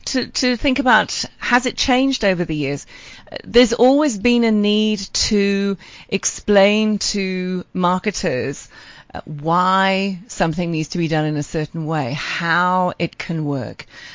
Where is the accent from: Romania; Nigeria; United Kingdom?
United Kingdom; accent: British; moved away as an adult; now in South Africa; And so when I got here, I tried to get into marketing in South Africa. And whether it was my British accent or the fact that I was female, which probably was, I couldn't get a marketing job.